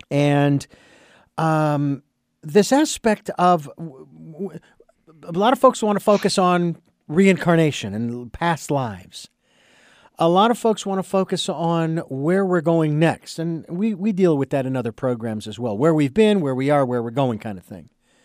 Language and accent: English; Phoenix, Arizona, United States; born there; I was born legally blind and I was born in Phoenix. And so that made me a Phoenician blind.